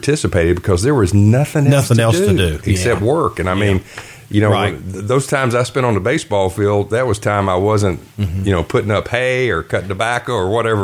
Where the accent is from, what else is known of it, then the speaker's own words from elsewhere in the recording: Brownsville, Kentucky, United States; I was born in Brownsville, Kentucky, about 15 miles west of Mammoth Cave. Very rural area. I grew up on a farm about 4 miles outside of Brownsville.